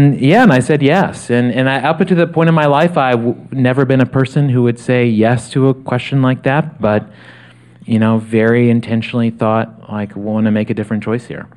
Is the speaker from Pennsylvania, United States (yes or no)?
no; Blacksburg, Virginia, United States; I'm from outside of Blacksburg, Virginia, which is Southwest Virginia, Appalachia.